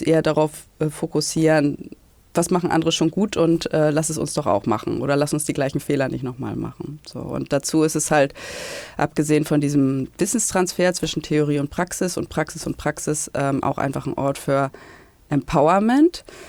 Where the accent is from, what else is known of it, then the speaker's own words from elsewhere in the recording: Hamburg, Germany; Als ich dann für längere Zeit mal wieder in Hamburg war, meine Heimatstadt